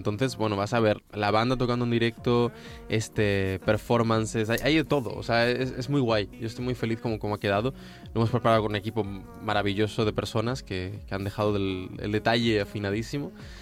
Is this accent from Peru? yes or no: no; Uruguay; also born or lived in Spain; antes era o soy uruguayo o soy español y ahora soy ambas, yo creo.